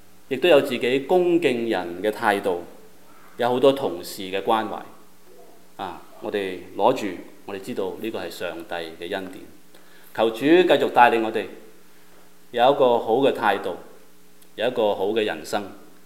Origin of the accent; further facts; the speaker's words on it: China; 因为我们是中国人，他不能够放胆讲